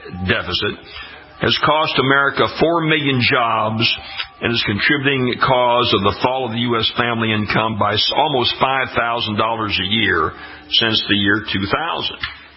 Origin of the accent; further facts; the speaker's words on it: Louisiana, United States; In my home state of Louisiana, we used to have manufacturing companies that would make children's clothes and dresses